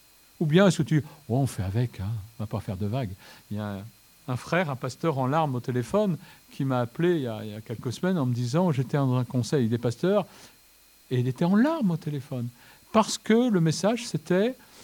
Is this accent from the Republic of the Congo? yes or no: no; Marseille, Provence-Alpes-Côte d'Azur, France; born there; je suis né à Marseille, alors les efforts à fournir, c'est pas trop mon lot.